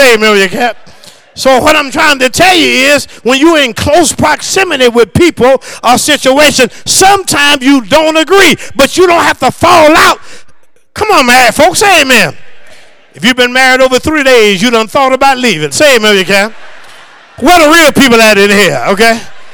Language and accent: English; Tallahassee, Florida, United States; I grew up, I'm 55 years old, and when I grew up in Tallahassee, Florida, we didn't have nothing but the Dolphins.